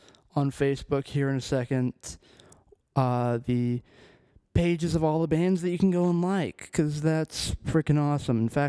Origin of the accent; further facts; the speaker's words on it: Albuquerque, New Mexico, United States; For those of you who don't know, I largely consider Albuquerque, New Mexico to be my hometown and, of course, my music scene.